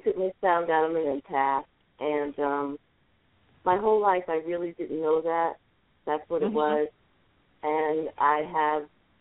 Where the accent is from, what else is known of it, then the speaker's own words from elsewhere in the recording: New York, United States; now in Virginia, United States; I'm originally from New York, and now I'm in Virginia.